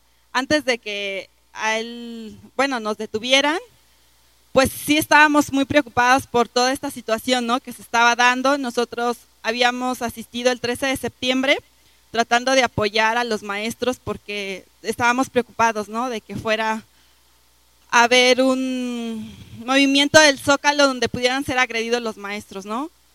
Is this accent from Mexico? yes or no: yes; Morelos, Mexico; yo vengo del estado de Morelos